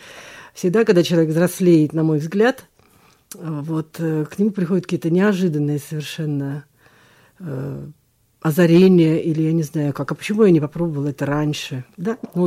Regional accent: Tomsk, Tomsk Oblast, Russia; now in Moscow, Russia; я когда еду сюда, в Томск, домой на поезде, я еду всегда из Москвы

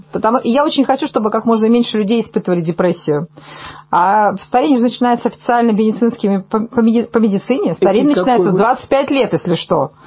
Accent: Siberia, Russia; Нет, вообще я сибирячка, но вот понятно.

